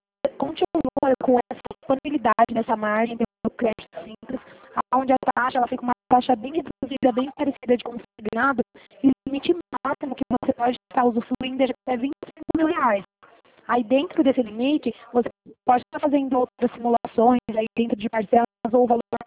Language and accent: Portuguese; Campo Limpo Paulista, São Paulo, Brazil; Nós somos aqui de Campo Limpo Paulista, bem perto.